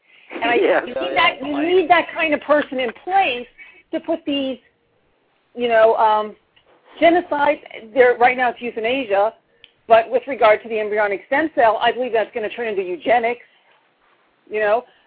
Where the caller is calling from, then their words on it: Maryland, United States; from Maryland.